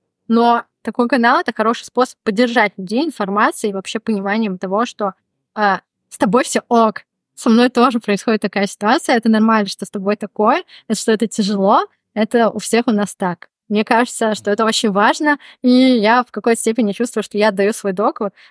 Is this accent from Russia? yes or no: yes; Russia; Я ни разу нигде никогда не сталкивалась ни с каким отрицательным отношением из-за того, что я из России.